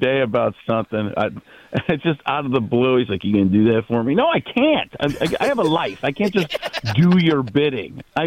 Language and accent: English; Wisconsin, United States; I grew up in Wisconsin, or his family's from Wisconsin.